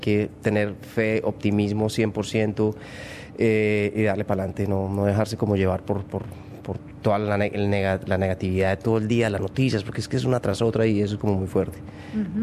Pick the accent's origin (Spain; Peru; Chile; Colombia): Colombia; hoy me siento más colombiano que nunca y más orgulloso de ser colombiano que nunca, pero pues estoy viajando todo el tiempo, aunque no, mi cuerpo no está físicamente en Colombia